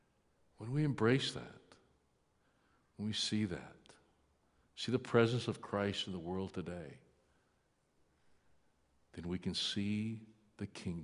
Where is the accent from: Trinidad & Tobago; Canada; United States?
United States; San Antonio, Texas; You know, I'm from San Antonio, right?